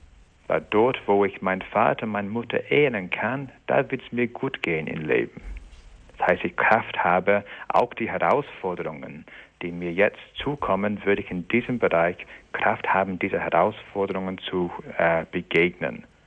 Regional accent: England, United Kingdom; accent: English; German is a second language; So wie ich einen englischen Dialekt habe, wenn ich Deutsch spreche, weil ich Engländer bin. Ich habe einfach automatisch meinen Akzent seit Kindheit aufgenommen

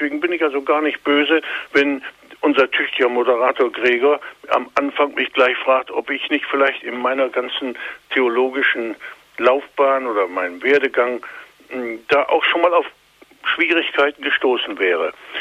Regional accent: Göttingen, Lower Saxony, Germany; Ich bin nämlich in der Universitätsstadt Göttingen zur Schule gegangen und die ist ganz überwiegend protestantisch.

